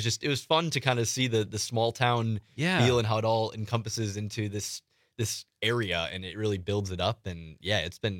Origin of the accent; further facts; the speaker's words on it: Kewaskum, Wisconsin, United States; Yeah, I am from Kewaskum, so about an hour and a half south of here.